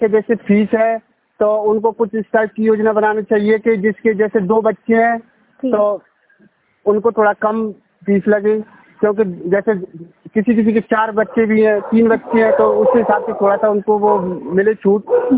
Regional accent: Madhya Pradesh, India; और मैं गांव का रहने वाला हूं।

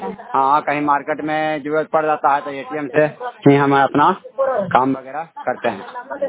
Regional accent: Khokhna, Bihar, India; मैं ग्राम खोखना का निवासी हूँ, जिला नालंदा है।

